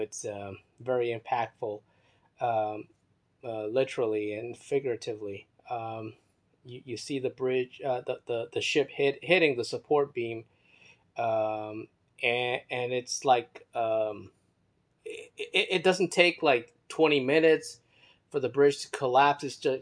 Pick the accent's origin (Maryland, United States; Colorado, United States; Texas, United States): Maryland, United States; Baltimore; now in New York, United States; I grew up in Baltimore. I went to high school there. I graduated university, college there. And of all the places on earth that I could call a hometown, I would say Baltimore is my hometown.